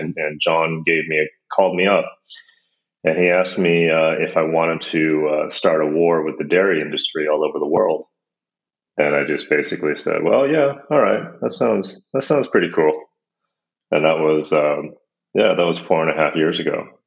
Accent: United States; now in Copenhagen, Denmark; I'm actually American. I live in Copenhagen.

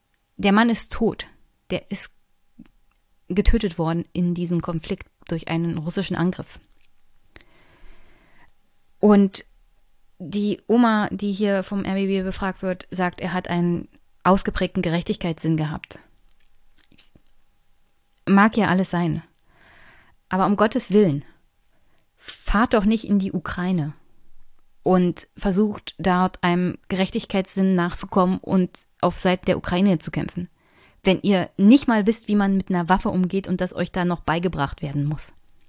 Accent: Brandenburg, Germany; weil auch ich bin als Brandenburger habe ein großes Interesse daran, günstig Energie zu bekommen.

